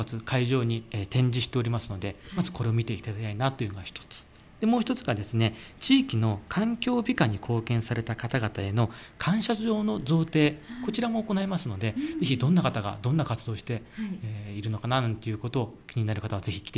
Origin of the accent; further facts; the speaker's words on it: Fujisawa, Kanagawa, Japan; 僕は明治地区に生まれ育っておりまして、この明治地区で初めての藤沢環境フェアになります